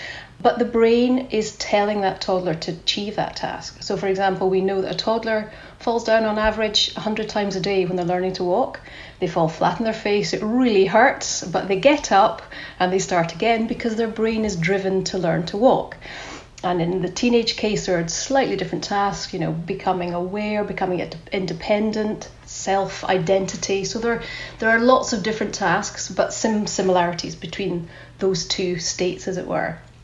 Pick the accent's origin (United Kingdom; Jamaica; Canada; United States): United Kingdom; Scotland; accent: Scottish; You can tell … from my Scottish accent, so there's an identifiable factor.